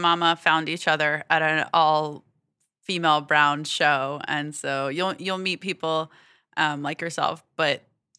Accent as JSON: {"language": "English", "region": "Alabama", "country": "United States", "tie": "born or raised there", "lives_now": "New York, United States", "said": "where I grew up in Alabama, like the brown people like suck there. So like being in New York and being away from that community"}